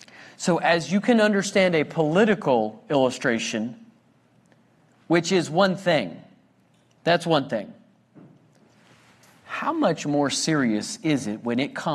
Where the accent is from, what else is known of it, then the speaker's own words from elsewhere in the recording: United States; I'm an American too, don't get me wrong.